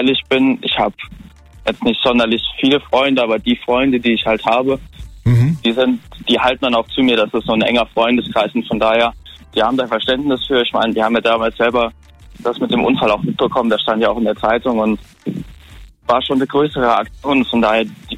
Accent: Birkenfeld, Rhineland-Palatinate, Germany; Ja, das liegt irgendwo zwischen Mainz, Trier, Kaiserslautern, da irgendwo in dem Dreieck dazwischen.

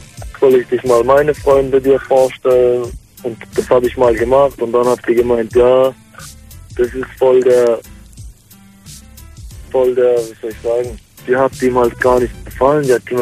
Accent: Heilbronn, Baden-Württemberg, Germany; Ich komme aus Heilbronn.

